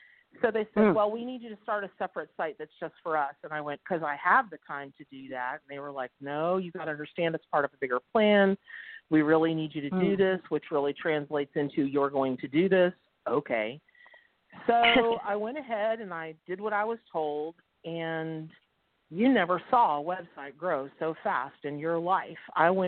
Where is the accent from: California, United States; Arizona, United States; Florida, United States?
Florida, United States; also born or lived in Miami; Well, I was born in Miami, and when I was only 5, we moved to what's considered North Florida or Central North Florida. And I grew up in the woods, surrounded by a lot of farms